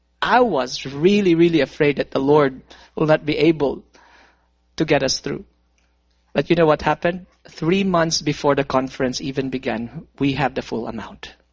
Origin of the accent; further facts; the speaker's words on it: Philippines; Manila is the capital of Philippines. And now when we move to my hometown, this is a province. This is a small province